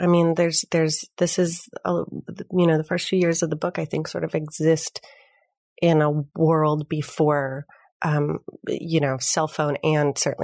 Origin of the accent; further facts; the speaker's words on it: Midwest, United States; now in Los Angeles, United States; And growing up in the Midwest, I didn't really know a lot of sober people.